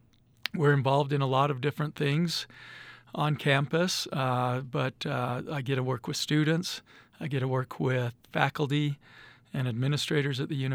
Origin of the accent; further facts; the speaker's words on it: Utah, United States; now in Idaho, United States; I grew up in Utah, but my family has deep roots in eastern Idaho.